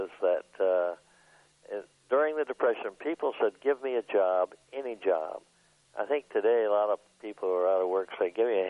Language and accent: English; Duluth, Minnesota, United States; born there; That's correct. I was born in Duluth.